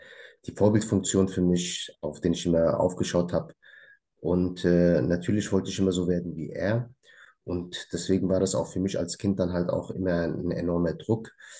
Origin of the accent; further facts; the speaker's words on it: Germany; ehemaliger Fußballprofi, bin Deutsch-Marokkaner, das heißt hier in Deutschland aufgewachsen und mein Herkunftsland ist Marokko.